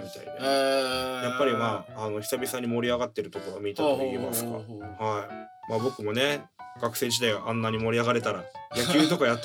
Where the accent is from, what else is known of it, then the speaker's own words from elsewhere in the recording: Hokkaido, Japan; もともとね僕たち北海道出身